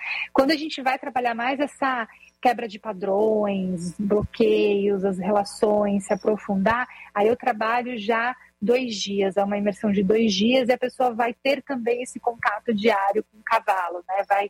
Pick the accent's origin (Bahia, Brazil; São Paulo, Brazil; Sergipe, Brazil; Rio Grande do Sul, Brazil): São Paulo, Brazil; Eu vim de São Paulo, eu sou paulistana.